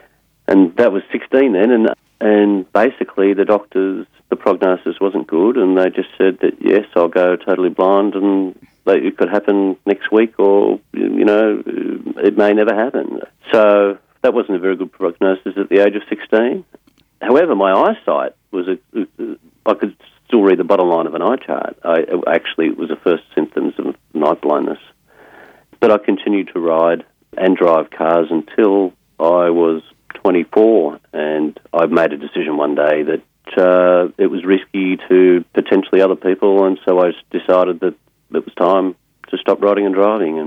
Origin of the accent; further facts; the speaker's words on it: New South Wales, Australia; I grew up in the Blue Mountains and started riding push bikes and motorbikes when I was about 7 years old.